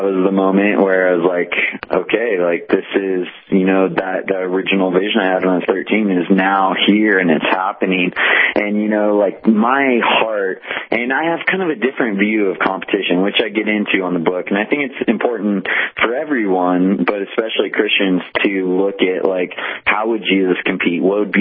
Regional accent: Big Bear Lake, California, United States; when I was 13 years old, growing up in Big Bear Lake in Southern California

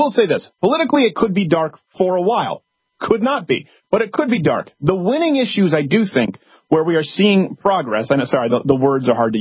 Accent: Canada; I was raised in Canada too.

